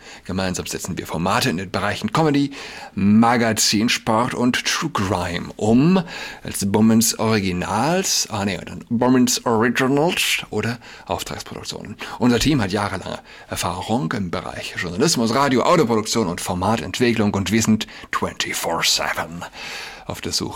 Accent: Germany; Man glaubt ja als Deutscher, oder sagen wir, ja, ich weiß nicht, jeder kennt vielleicht dieses Gefühl. Warum ist unsere Sprache so unecht?

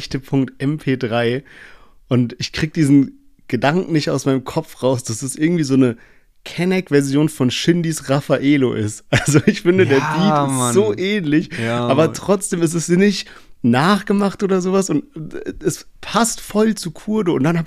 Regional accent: Heidelberg, Baden-Württemberg, Germany; wir kommen aus Heidelberg, und da kommt eben auch diese Connection her.

